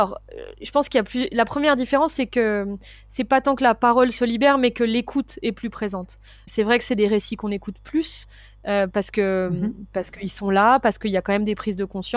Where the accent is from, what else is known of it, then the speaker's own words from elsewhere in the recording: Auvergne-Rhône-Alpes, France; il y a des filles qui collent à côté de chez moi, en Haute-Savoie, dans un tout petit bled, ce qui aurait été inimaginable au moment où moi, j'ai grandi.